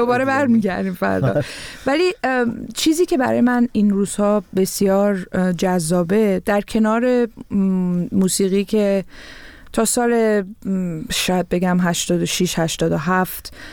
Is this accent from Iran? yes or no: yes; Tehran, Tehran Province, Iran; من وقتی که از تهران اون موقع اومدم